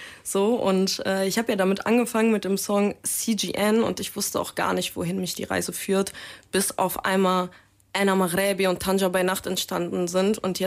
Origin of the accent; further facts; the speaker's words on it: Germany; born there; Ich habe ja marokkanische Wurzeln, aber ich bin in Deutschland geboren, meine Familie auch teilweise.